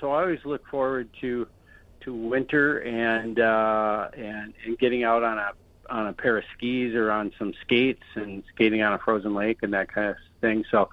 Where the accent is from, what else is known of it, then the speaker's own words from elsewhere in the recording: Minnesota, United States; growing up in Minnesota already anneals you for the hardships of a cold, dark winter.